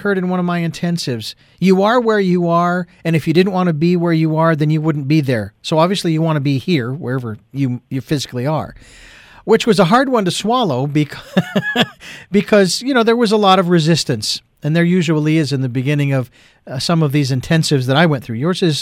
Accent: Phoenix, Arizona, United States; you just wrapped up one in Phoenix, my hometown.

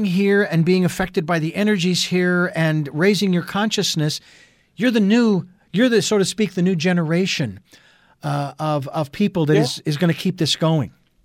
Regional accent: Phoenix, Arizona, United States; I was born and raised in Phoenix, so I'm familiar with 110 degrees.

